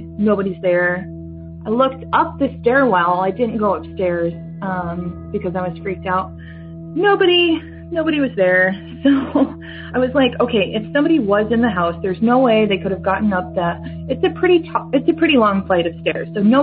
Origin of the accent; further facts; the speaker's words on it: Minnesota, United States; I'm from Minnesota.